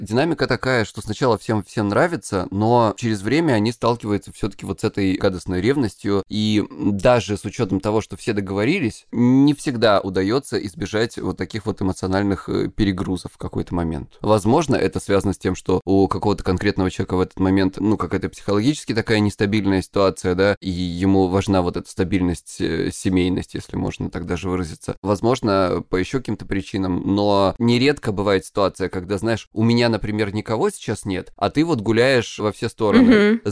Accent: Krasnodar Krai, Russia; Я интерсекциональная феминистка с Кубани.

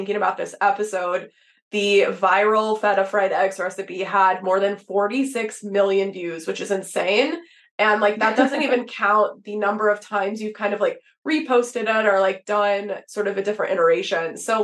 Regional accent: Texas, United States; born or raised there

